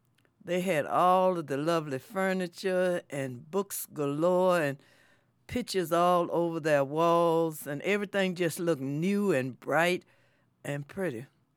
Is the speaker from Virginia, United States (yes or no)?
yes; Charlottesville, Virginia, United States; I grew up in Charlottesville, which was located in the South, deep South. South, where everything was segregated, all the schools, the hospitals, the stores, all of those things were segregated, as well as the school system.